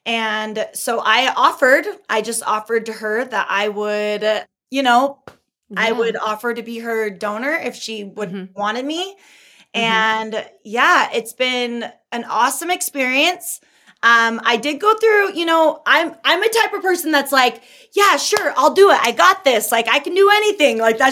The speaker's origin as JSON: {"language": "English", "region": "California", "country": "United States", "lives_now": "Utah, United States", "said": "I'm originally from California, but got I live it. In Utah now."}